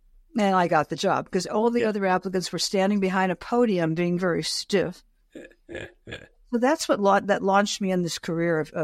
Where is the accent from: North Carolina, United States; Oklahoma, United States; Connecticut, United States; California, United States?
California, United States; San Francisco; I'm from San Francisco, and I opened up the San Francisco Chronicle, which was the only place you could even look for anything.